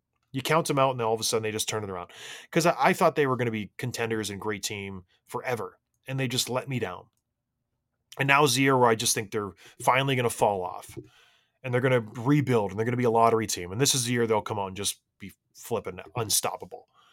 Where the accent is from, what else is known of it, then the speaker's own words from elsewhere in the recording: St. Catharines, Ontario, Canada; So, I grew up in Canada, St. Catharines, Ontario kid.